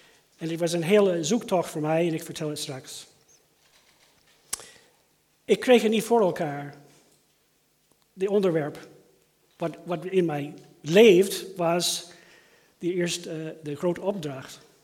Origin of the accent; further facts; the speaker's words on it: United States; Dutch is a second language; now in Stadskanaal, Netherlands; hoort dat ik heb een accent. Ik kan het niet verbergen. Allard kan het niet wegfilteren. Ik kom oorspronkelijk uit Amerika.